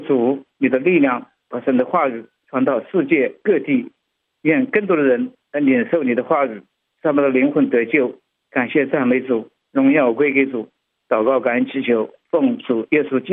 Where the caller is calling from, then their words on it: Anhui, China; 我是安徽的